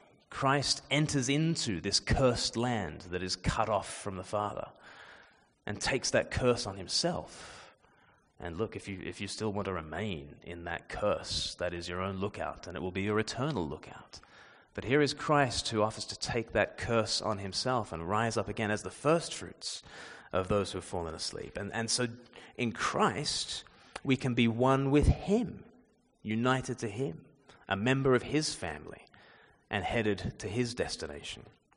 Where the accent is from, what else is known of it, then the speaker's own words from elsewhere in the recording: Australia; just as I was born in Australia, many generations later